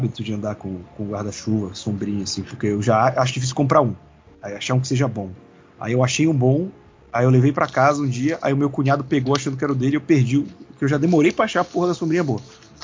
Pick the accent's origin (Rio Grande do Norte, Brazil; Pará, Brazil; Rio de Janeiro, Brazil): Pará, Brazil; Belém; Cara, eu sou de Belém, cara.